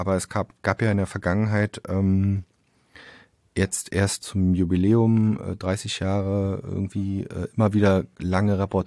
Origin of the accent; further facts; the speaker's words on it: Berlin, Germany; eigentlich gab es mal eine Zeit in meinem Leben, wo ich immer gesagt habe, ich komme aus Berlin.